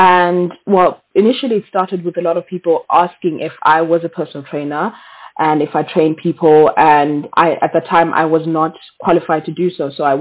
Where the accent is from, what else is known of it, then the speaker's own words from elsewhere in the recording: Bulawayo, Zimbabwe; now in South Africa; I actually was born and raised in Bulawayo, Zimbabwe, although I have roots in South Africa and currently living in South Africa. I come from a very traditional family.